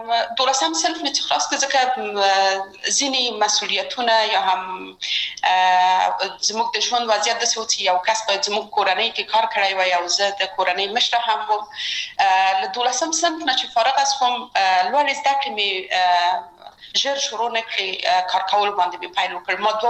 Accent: Kabul, Afghanistan; یو خو موږ د مکرایانو په ساحه کې لوی شوي وو، هلته زموږ بلدتیا ډېره زیاته وه.

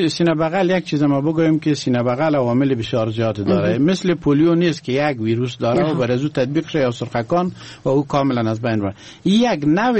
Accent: Wardak, Afghanistan; زه د وردګ یم

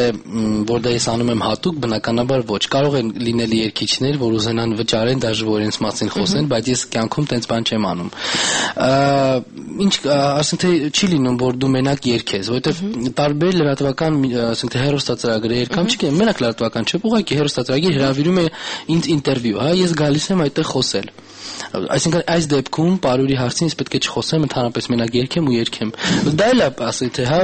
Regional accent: Yerevan, Armenia; born there; ես ծնվել եմ Հայաստանում, Երևանում, սա իմ հայրենիքն է

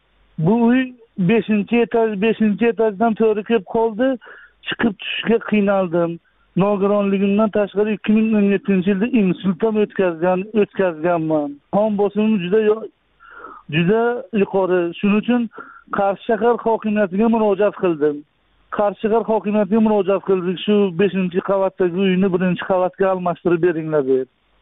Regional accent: Qashqadaryo Region, Uzbekistan; born there; Men 1977-yil Koson tumanida tug'ilganman.

